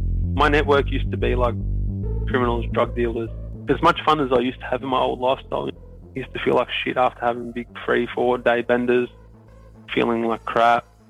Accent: New South Wales, Australia; also born or lived in Coffs Harbour / Sydney / Central Coast / Newcastle; I was born in Coffs Harbour in New South Wales, the Big Banana. I grew up all over New South Wales.

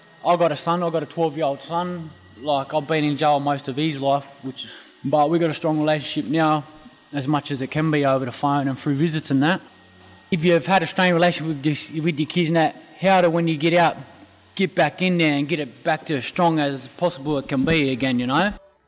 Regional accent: Mount Jewel, Australia; I grew up in Mount Jewel all my life.

